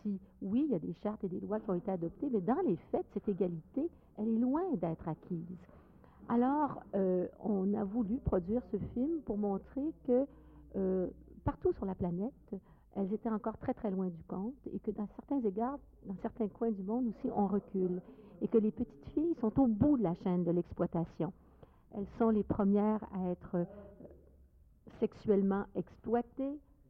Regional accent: Quebec, Canada; je suis québécoise, je viens d'un pays de neige, de froid.

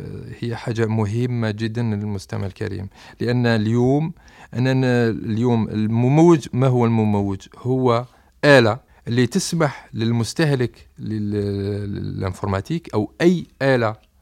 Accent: Algeria; عندنا في الجزائر

